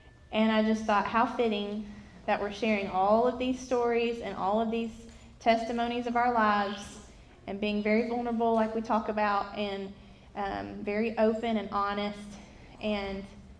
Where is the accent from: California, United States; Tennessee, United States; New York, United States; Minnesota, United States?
Tennessee, United States; Nashville; now in Madison, United States; My husband Ryan and I moved to the Madison area after getting married, but we grew up together in Nashville, Tennessee